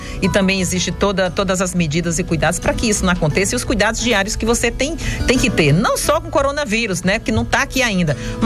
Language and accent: Portuguese; Brazil; Não, é bom comentar que nós somos brasileiros.